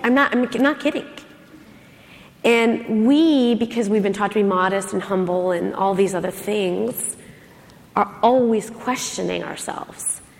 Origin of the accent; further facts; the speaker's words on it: Schaumburg, Illinois, United States; I remember I was this Midwest girl that went to Schaumburg. Everybody in my hometown went to a community school or state college